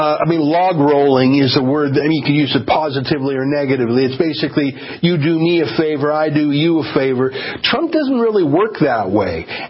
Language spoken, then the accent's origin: English; Canada; I think it's sad, and I'm a Canadian, and I'm worried about the effect on our country